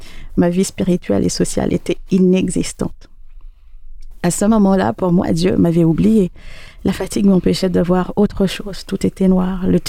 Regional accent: France; moved away as an adult; Alors je suis partie de la France pour un pays complètement étranger pour moi

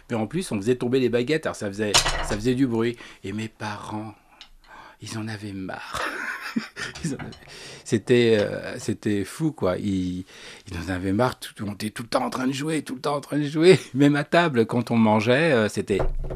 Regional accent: Paris, Île-de-France, France; born there; Bah, moi je suis né à Paris, donc j'ai suivi le processus normal d'une personne qui est née dans son pays, quoi, voilà.

